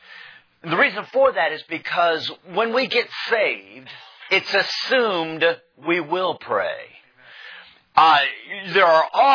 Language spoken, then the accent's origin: English; West Coast, United States; I'm originally from the West Coast, and living in the South as long as I have